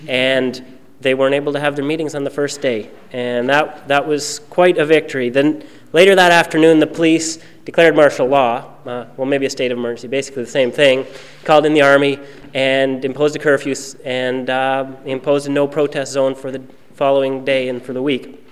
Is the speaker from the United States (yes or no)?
no; Prince Edward Island, Canada; I'm from Prince Edward Island.